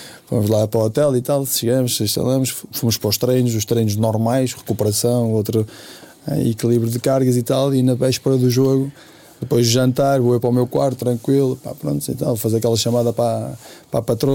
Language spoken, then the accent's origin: Portuguese; Valadares, Porto, Portugal; É um Brasil que está do outro lado, não é Valadares, que é a minha terra natal